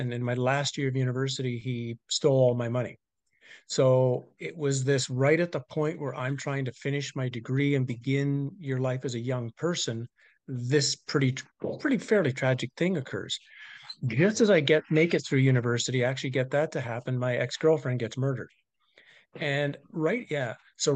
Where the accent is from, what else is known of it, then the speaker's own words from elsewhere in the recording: Canada; now in Norway; And being a Canadian, there's really not much difference weather-wise between Canada and Norway.